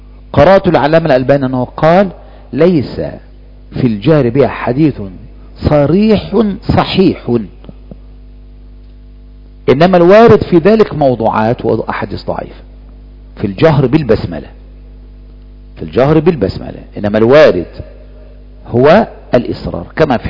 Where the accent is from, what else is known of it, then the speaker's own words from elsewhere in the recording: Egypt; وإذا مشهور عندنا في مصر